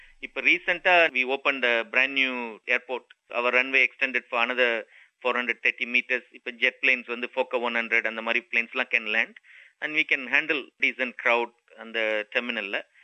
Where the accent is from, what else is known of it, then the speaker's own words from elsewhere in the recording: Tamil Nadu, India; accent: Madurai Tamil; Mostly அந்த மதுரை தமிழ் தான் நான் பேசுவேன்.